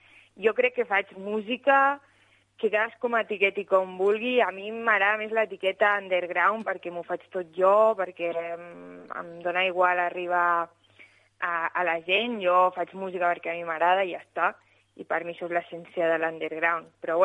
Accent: Terrassa, Catalonia, Spain; Bueno, Terrassa al final, bueno, és una ciutat, no és com Barcelona

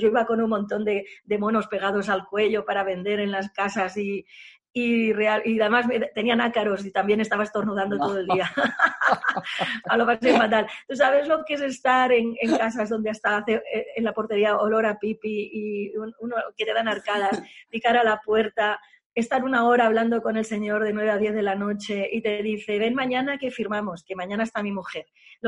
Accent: L'Hospitalet de Llobregat, Catalonia, Spain; born there; yo estoy en Barcelona. Y nací en Hospitalet de Llobregat, una zona de gente trabajadora, obrera

